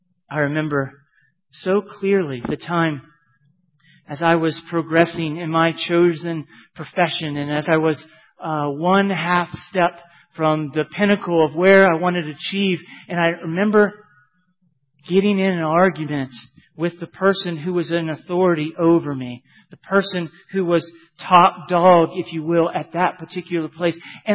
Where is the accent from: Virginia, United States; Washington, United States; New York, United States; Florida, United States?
Florida, United States; I remember distinctly, I'd be outside, and I'm from Florida. It wouldn't get dark to about 9 o'clock